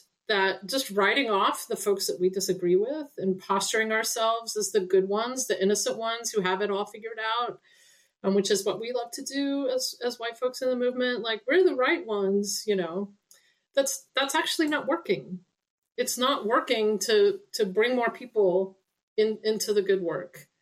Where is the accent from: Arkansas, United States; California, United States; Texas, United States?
Arkansas, United States; So as a Southerner, because I'm originally from Arkansas, generations of Southern folks, in my lineage, like I'm really sensitive to this.